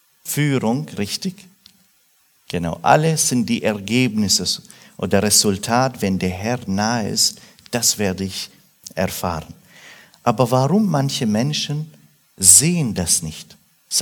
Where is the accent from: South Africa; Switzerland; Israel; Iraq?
Iraq; German is a second language; now in Germany; weil ich komme aus Irak, ich kann arabische Sprache und arabische Kultur